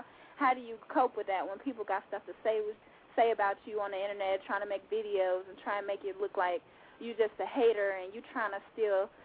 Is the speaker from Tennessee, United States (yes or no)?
no; Chicago, Illinois, United States; I'm from Illinois, Chicago born, living in the suburbs right now.